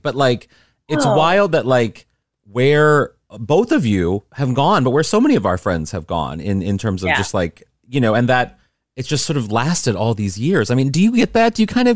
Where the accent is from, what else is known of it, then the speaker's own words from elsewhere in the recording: St. Louis, Missouri, United States; but I had like that Midwest, we're both from St. Louis.